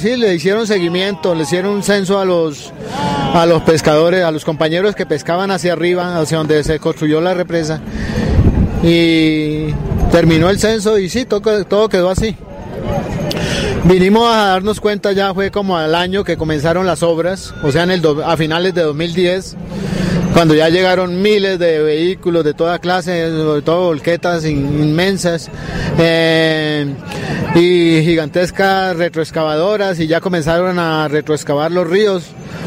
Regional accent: Colombia; los derechos de uno como ciudadano colombiano

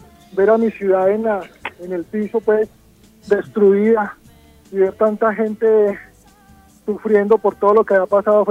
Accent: Armenia, Quindío, Colombia; una de ellas fue el terremoto del Eje Cafetero. Yo soy de Armenia.

